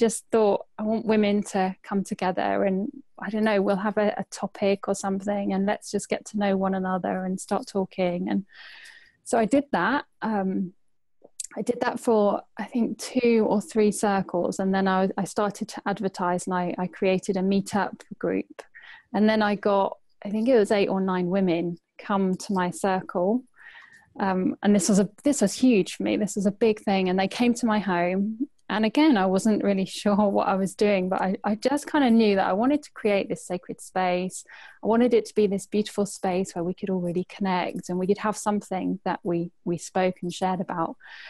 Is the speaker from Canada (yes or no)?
no; Peterborough, East of England, United Kingdom; So when I came back to my hometown in Peterborough